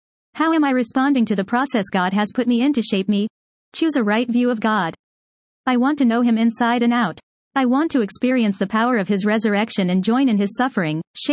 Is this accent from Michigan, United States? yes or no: yes; Michigan, United States; moved away as an adult; When I graduated high school and went to college, I moved from Michigan to North Carolina.